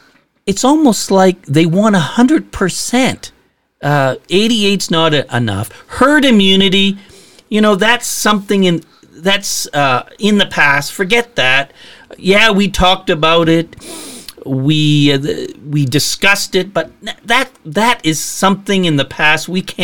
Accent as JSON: {"language": "English", "town": "Moncton", "region": "New Brunswick", "country": "Canada", "tie": "born or raised there", "also_born_or_lived": "Nova Scotia", "said": "growing up in Moncton, New Brunswick, living and pastoring in Nova Scotia."}